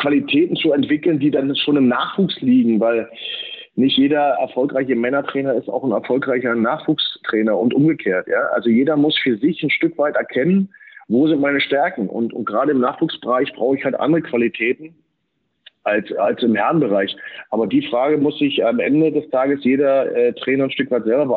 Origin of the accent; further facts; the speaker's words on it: Germany; ich bin ja in der DDR groß geworden, auf der KHS